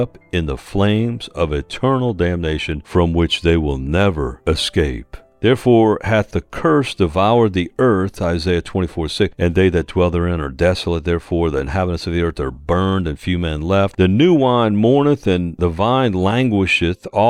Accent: New Orleans, Louisiana, United States; You know, I was born and raised in New Orleans. That's all they do is celebrate down there, man.

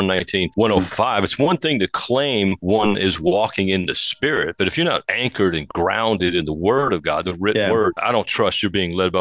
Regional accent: New Orleans, Louisiana, United States; And that's where I grew up in New Orleans.

